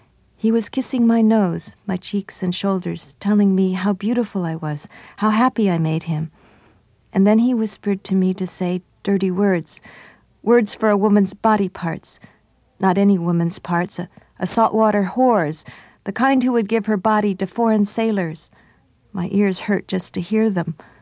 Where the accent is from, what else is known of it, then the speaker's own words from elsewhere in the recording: United States; with the experiences I had lived through as an American